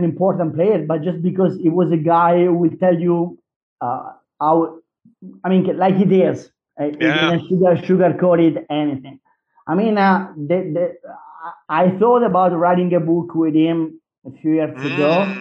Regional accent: Tuscany, Italy; English is a second language; Maybe because we are both from Tuscany, I don't know

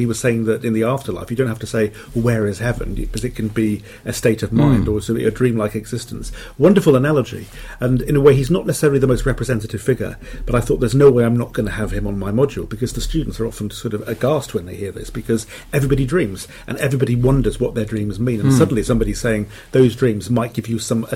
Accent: Wales, United Kingdom; I'm from Wales originally, but have no traces of a Welsh accent.

